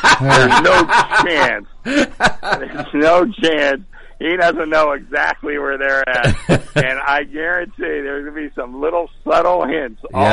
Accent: Pittsburgh, Pennsylvania, United States; But, you know, I'm from Pittsburgh. I've been to West Virginia a few times.

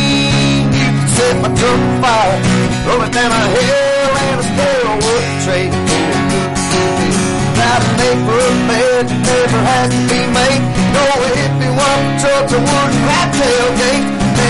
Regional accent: Hueytown, Alabama, United States; I'm originally from Hueytown, Alabama.

